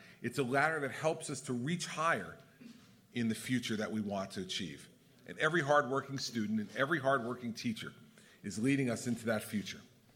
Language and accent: English; New Jersey, United States; whether it's in my home state of New Jersey or in the states I've been visiting around the country